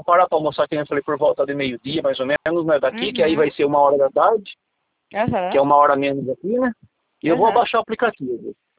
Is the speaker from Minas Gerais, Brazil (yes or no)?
no; Araras, São Paulo, Brazil; Eu sou de Araras